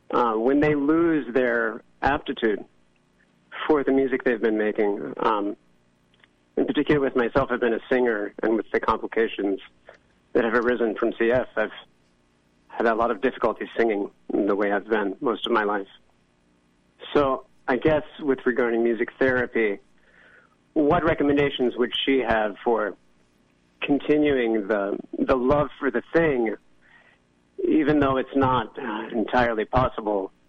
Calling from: Baltimore, Maryland, United States; I'm calling from Baltimore, Maryland.

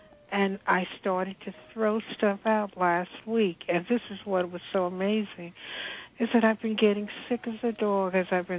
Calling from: Brooklyn, New York, United States; from Brooklyn.

